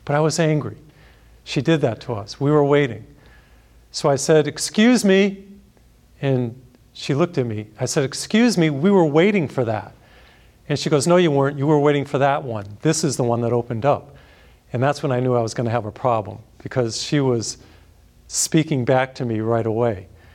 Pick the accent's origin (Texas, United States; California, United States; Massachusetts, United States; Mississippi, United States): Massachusetts, United States; I heard about a road rage incident in my home state of Massachusetts